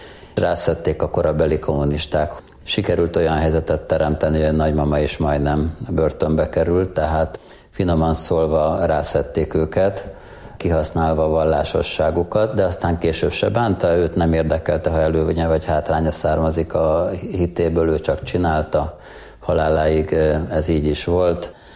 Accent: Budapest, Hungary; born there; Budapesten születtem.

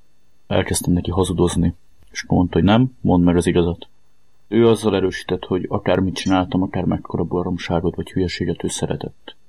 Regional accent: Kaposvár, Somogy, Hungary; 32 éves leszek. 1983-ban születtem Kaposváron, egy olyan cigány családban, ahol a bűnözés mindennapos volt

